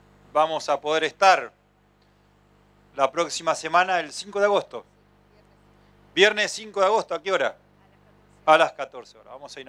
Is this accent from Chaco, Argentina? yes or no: no; Neuquén, Argentina; recordaba allí en Neuquén, yo soy de Neuquén, decíamos la barda, el alto y el bajo.